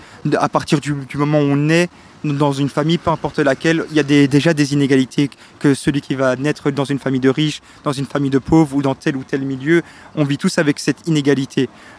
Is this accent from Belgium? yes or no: yes; Ixelles, Brussels-Capital Region, Belgium; born there; moi à la base je suis né ici à Ixelles.